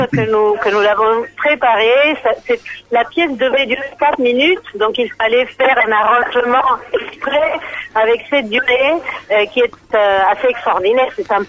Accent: Argentina; moved away as an adult; also born or lived in Paris, France; d'origine italienne. La France, mon lien avec la France vient, en fait, c'est un lien professionnel. J'ai quitté l'Argentine en terminant mon doctorat.

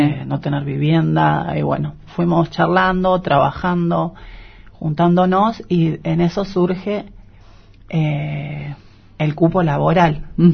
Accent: Viedma, Río Negro, Argentina; born there; Acá en Viedma.

